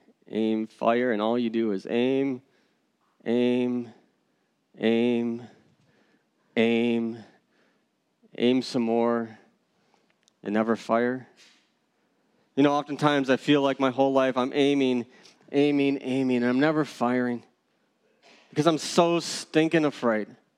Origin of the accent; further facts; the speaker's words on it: United States; And I'm an American, though, so I have all these questions going through my mind.